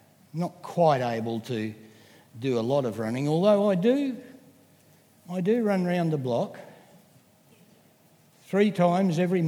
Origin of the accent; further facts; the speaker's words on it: London, United Kingdom; born there; I was born in London, 1942. So if you're any good at maths, you know how old I am.